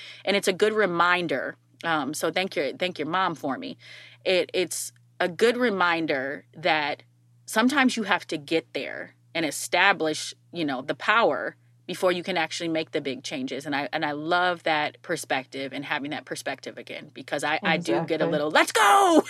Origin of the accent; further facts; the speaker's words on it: Minnesota, United States; But every time I tell someone that I'm from Minnesota, there are two things that follow.